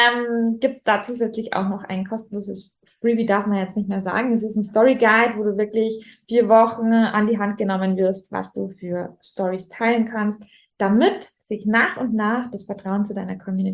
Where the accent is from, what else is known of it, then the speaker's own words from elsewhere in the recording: Rosenheim, Bavaria, Germany; accent: Bavarian; ich komme ja aus Rosenheim. Rosenheim ist mitten in Bayern, Oberbayern. Vom Dialekt her, ich habe sogar Nachrichten von Freunden bekommen, hey … hast jetzt deinen bayerischen Dialekt verlernt